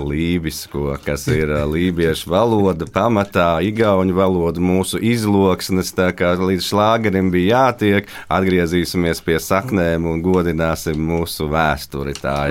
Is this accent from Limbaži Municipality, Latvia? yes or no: yes; Pāle, Limbaži Municipality, Latvia; mēs esam no Limbažu novada, no Pāles, un mēs esam folkloras kopumā lībieši, kas nozīmē Mecepolis lībieši, un pie mums rauj nos galotnes, tāpēc mēs esam malībieši.